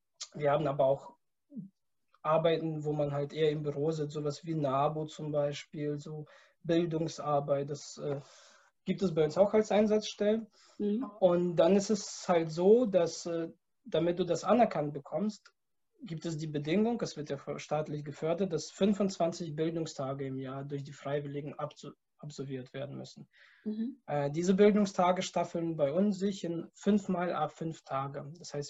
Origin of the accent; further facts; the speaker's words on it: Schleswig-Holstein, Germany; now in Magdeburg, Germany; Ich bin mittlerweile 28 Jahre alt. Ich wohne jetzt seit 5 Jahren in Magdeburg und komme eigentlich ursprünglich aus Südschleswig-Holstein. Das ist so unter Hamburg, südlich von Hamburg, so 30 Kilometer.